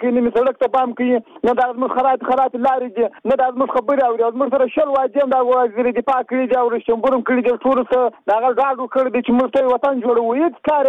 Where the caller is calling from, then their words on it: Paktika, Afghanistan; د پکتیکا ولایت اوسیدونکی یم.